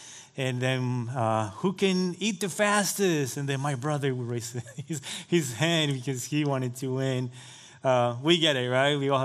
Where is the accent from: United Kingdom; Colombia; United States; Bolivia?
Bolivia; I still remember being a very young boy, the youngest of four children, in my hometown in Bolivia, so South America, if you need to look in the map.